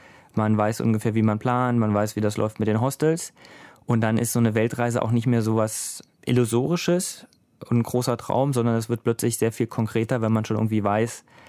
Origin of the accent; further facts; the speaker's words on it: Brandenburg, Germany; ich komme ja aus Brandenburg, aus Ostdeutschland, bin Mitte 30.